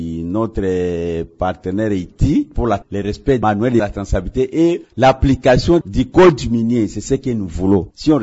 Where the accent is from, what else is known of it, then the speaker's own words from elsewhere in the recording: Maniema, DR Congo; ici chez nous au Maniema.